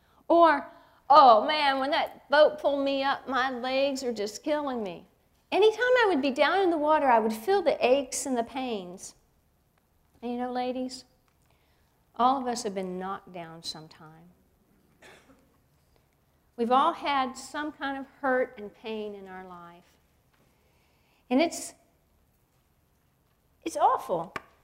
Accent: Savannah, Georgia, United States; I told you I was a Southern girl. I grew up in Savannah. And down in Savannah, we're right on the coastline.

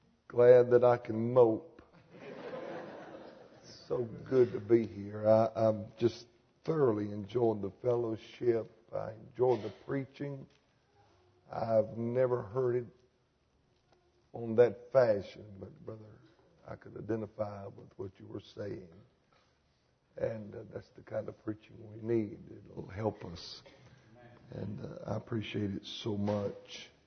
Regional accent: Mount Airy, North Carolina, United States; people wonder where I'm from. I'm from Mount Airy, North Carolina. That's the real life Mayberry.

